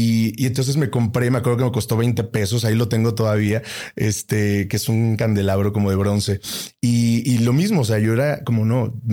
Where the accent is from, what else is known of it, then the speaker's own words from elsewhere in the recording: Huamantla, Tlaxcala, Mexico; uno de los barrios donde nosotros crecimos ahí en Huamantla, que es el barrio de San Francisquito